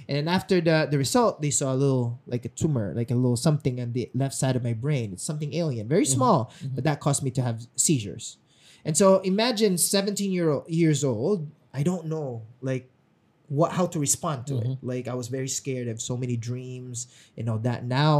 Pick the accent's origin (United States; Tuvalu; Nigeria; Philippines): Philippines; I failed my nursing entrance exam because I'm a Filipino and automatically you need to be a nurse.